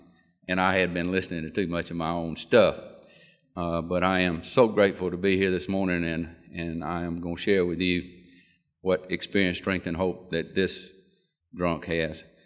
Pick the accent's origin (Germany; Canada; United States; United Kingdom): United States; Georgia; born there; I was born outside of Columbus, Georgia, in a rural atmosphere.